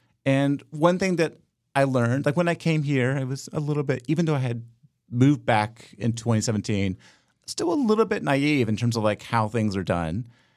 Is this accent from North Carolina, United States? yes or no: yes; Hendersonville, North Carolina, United States; I did. I grew up in Hendersonville in Western North Carolina.